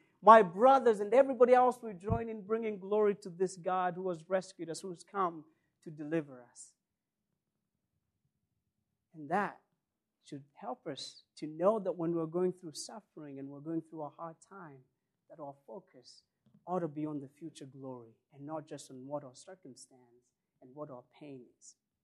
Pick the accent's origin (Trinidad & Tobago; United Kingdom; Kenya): Kenya; We have all read and heard about what happened in my home country in Garissa.